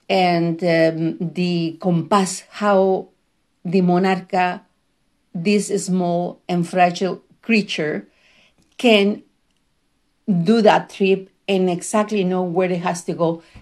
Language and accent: English; Mexico; also born or lived in Spain; now in Canada; my growing up in Mexico, and my move to Spain and my move to Canada, and how I became a Mexican flamenco dancer living in Canada.